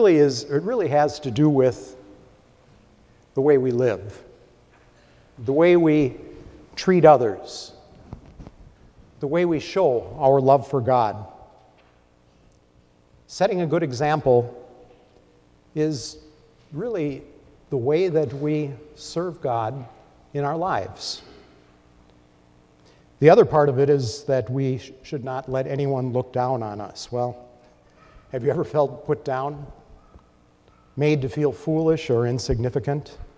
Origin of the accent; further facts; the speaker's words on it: Midwest, United States; I grew up in the Midwest and sometimes it gets cold there.